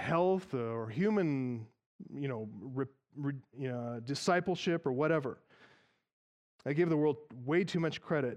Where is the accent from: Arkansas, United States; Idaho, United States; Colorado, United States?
Colorado, United States; When I got out of the military and returned home to attend the church that I was raised in here in Colorado